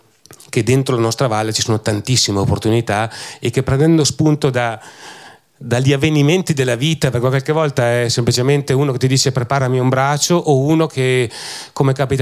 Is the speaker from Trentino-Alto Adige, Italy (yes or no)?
yes; Vigo di Ton, Trentino-Alto Adige, Italy; io non posso dire che vengo da Vigo di Tonno, non posso dire che vengo da Trento